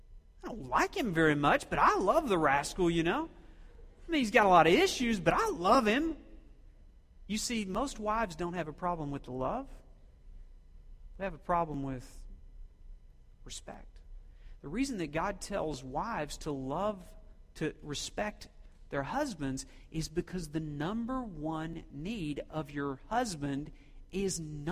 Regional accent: Oklahoma, United States; I grew up in Oklahoma. We start young out there.

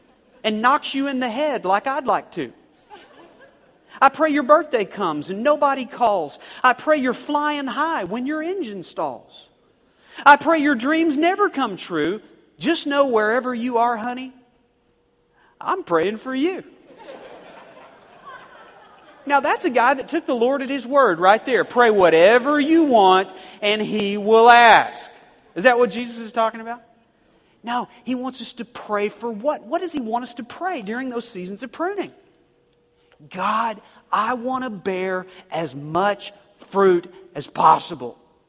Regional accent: Oklahoma, United States; I grew up in Oklahoma, and so deep down in the dark recesses of my soul, I have this little twinge of an affinity for country music. Okay, we have two kinds of music in Oklahoma, country and western.

